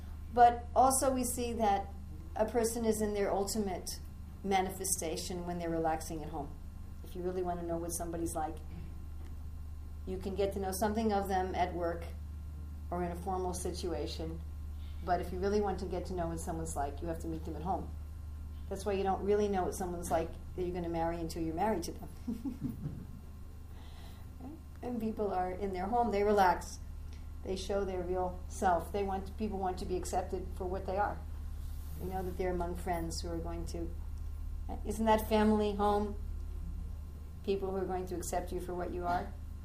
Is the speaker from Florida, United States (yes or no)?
no; New York City, New York, United States; accent: American; I'm sure you can tell by my accent that I'm American. I'm also was born and raised in New York City, which means I'm was brought up in a culture that's very coarse and brass and arrogant.